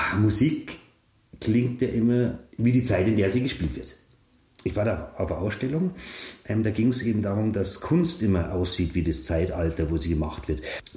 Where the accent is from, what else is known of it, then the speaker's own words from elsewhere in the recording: Bad Tölz, Bavaria, Germany; Also als wichtig, also für mich hier als Bayer, als Tölzer